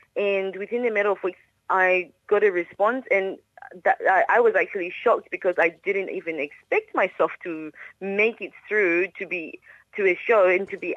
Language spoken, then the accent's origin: English; Zimbabwe; I'm originally from Zimbabwe, which is in Southern Africa.